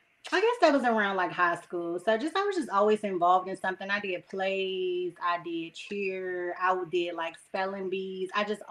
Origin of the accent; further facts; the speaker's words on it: Maryland, United States; I really enjoyed, you know, growing up in the city and growing up in Maryland.